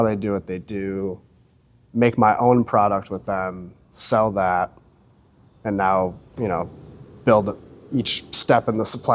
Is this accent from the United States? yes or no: yes; Lakewood, United States; Well, I'm born and raised, and I'm from Lakewood, and I still live in Lakewood.